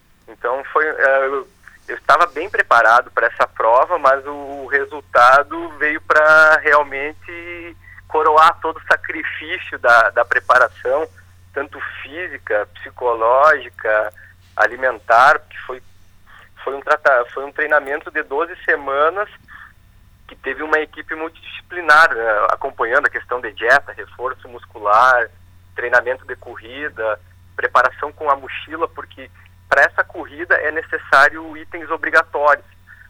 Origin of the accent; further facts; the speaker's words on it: Bossoroca, Rio Grande do Sul, Brazil; Eu sou natural de Bossoroca e atualmente eu resido em Novo Hamburgo. Mas eu, toda a minha família é de Bossoroca, meus familiares, eu comecei a correr também quando estava em Bossoroca